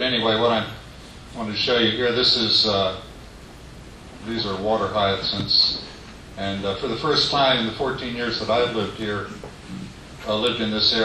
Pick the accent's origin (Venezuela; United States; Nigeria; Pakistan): United States; Lakeland, Florida; I grew up in South Lakeland on the edge of the phosphate mining district.